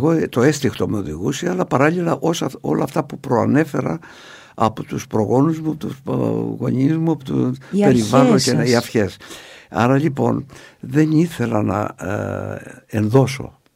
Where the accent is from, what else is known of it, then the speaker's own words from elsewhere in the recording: Anogia, Crete, Greece; από πού είσαι, από τα Νόγια.